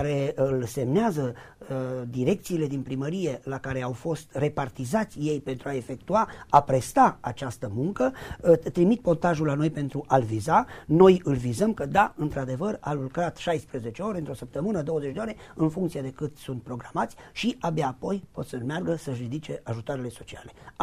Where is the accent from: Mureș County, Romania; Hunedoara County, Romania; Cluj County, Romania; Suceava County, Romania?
Mureș County, Romania; Miheșu de Câmpie; eu sunt deloc din Migheșul de Câmpie.